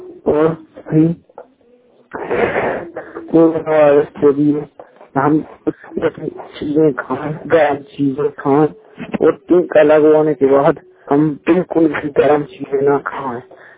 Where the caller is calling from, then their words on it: Uttar Pradesh, India; उत्तर प्रदेश से … 1 जून 2021 दिन मंगलवार। आज हमारे गांव में कोरोना वैक्सीन का टीका लग रहा है